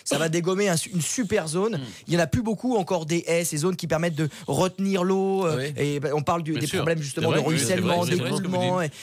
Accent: Pays de la Loire, France; je viens des Pays de la Loire et du bocage et j'y suis très attaché. J'ai grandi en pays chouan au milieu des haies et des escaliers comme on appelait ça

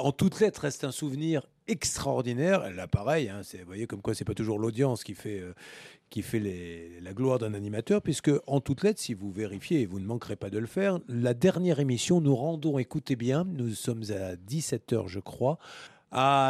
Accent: Bordeaux, Nouvelle-Aquitaine, France; Entre Bordelais

